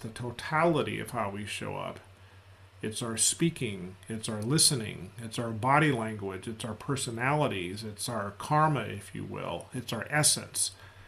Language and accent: English; United States; Biographically wise, I'm 64 years old. I'm an American. I'm a Black American